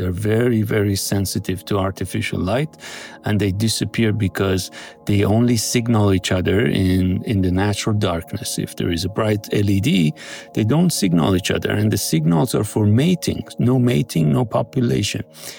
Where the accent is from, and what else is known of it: Boston, Massachusetts, United States; born or raised there